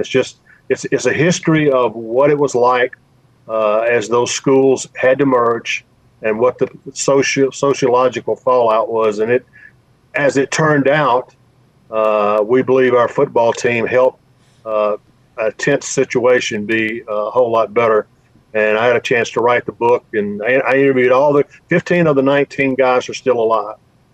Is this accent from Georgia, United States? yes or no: yes; Union Point, Georgia, United States; I'm from Greensburg, Union Point, Georgia, in Greene County. That's about halfway to Augusta from Atlanta.